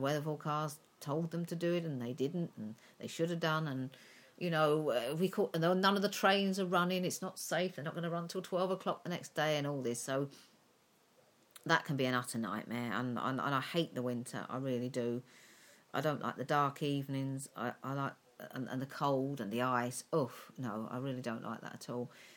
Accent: United Kingdom; we're too British

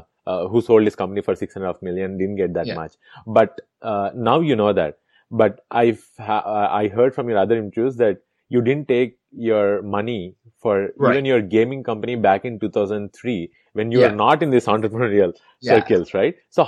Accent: India; moved away as an adult; I remember when I first landed in the US, I came to Penn State for my master's and I came from India, which is not that conservative at that time.

